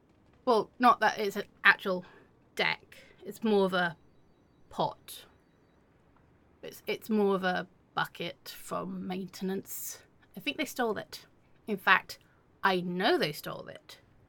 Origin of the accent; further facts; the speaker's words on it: England, United Kingdom; In fact, it is my cultural right as an English woman to have tea and biscuits.